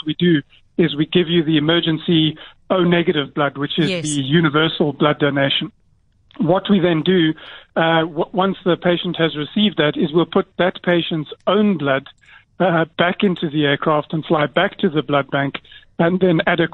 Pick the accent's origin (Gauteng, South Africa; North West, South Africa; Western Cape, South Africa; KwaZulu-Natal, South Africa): Western Cape, South Africa; Cape Town; Great to talk to you, Pippa, and always good to talk to people from my hometown, Cape Town.